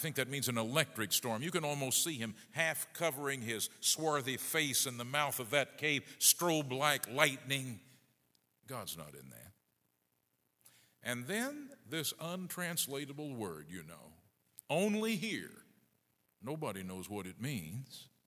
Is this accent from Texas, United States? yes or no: yes; Fort Worth, Texas, United States; I grew up in the Cold War in the 50s, elementary school, west side of Fort Worth.